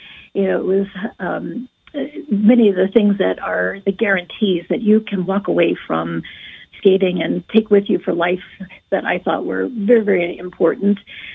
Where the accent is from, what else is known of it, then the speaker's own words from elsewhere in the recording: New York/New Jersey area, United States; also born or lived in Chicago; And then when I went to Chicago, my family had been transferred because I was really from the New York, New Jersey area.